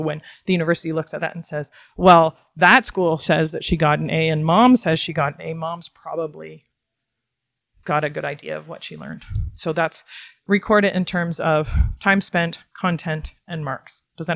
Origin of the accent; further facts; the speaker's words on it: Ontario, Canada; I'm from Ontario, been homeschooling in Ontario for 21 years.